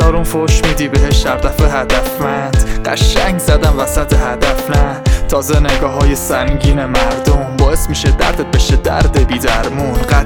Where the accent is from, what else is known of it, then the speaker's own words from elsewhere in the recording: Iran; به عنوان یه ایرانی معذرت میخوام